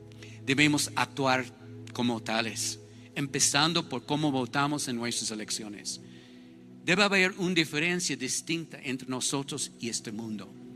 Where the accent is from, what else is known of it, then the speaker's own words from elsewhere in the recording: United States; Spanish is a second language; Yo soy gringo, pero mi trasfondo no es de los Estados Unidos. Hace 10 generaciones era Alemania e Inglaterra de mis padres.